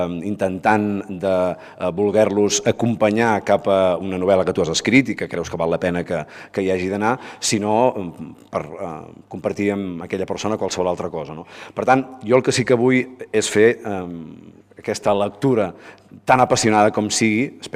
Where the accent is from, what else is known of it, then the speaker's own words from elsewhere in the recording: Besalú, Catalonia, Spain; now in Vilablareix, Spain; Jo que vinc de les comarques de Girona, com bé apuntava l'alcalde, com bé sabeu, sóc fill de la Garrotxa, perquè vaig néixer i créixer a Besalú, i ara visc a Cavall de la Selva i el Gironès, a Vilablareig, em sento cada dia una mica més abrenc